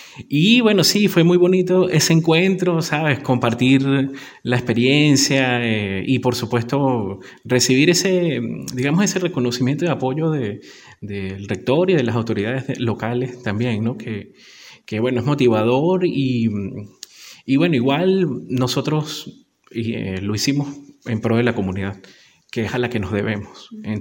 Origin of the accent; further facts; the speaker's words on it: Venezuela; mi país de origen, que es Venezuela.